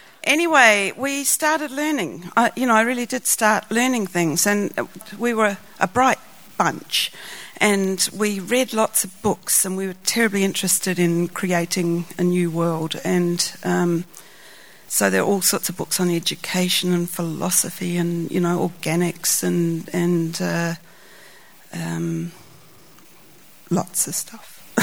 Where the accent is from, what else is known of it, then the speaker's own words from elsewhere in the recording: Adelaide, South Australia, Australia; born there; I was born in Adelaide, Australia, and my family was one of those sort of medical families